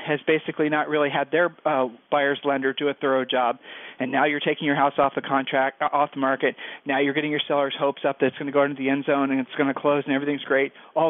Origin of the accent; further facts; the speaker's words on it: Ohio, United States; We're from Ohio. This is really, really hot.